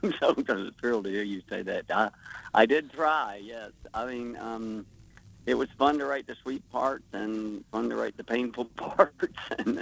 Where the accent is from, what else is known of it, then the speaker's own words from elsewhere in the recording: Greenville, South Carolina, United States; because he's from my hometown in Greenville, South Carolina.